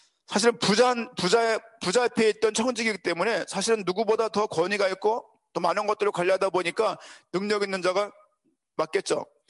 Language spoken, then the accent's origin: Korean; Seoul, South Korea; 제가 서울시 끝자락에 있는 은평구 수색에서 태어나고 자랐는데요.